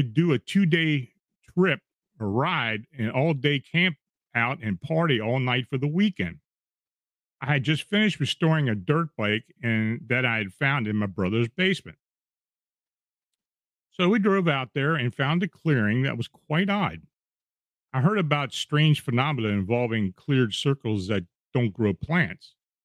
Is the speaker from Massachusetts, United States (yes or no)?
no; New Jersey, United States; often out in the pines, paintballing, riding dirt bikes, exploring old abandoned houses and mudding. We grew up in the Jersey Devil lore very present in our life.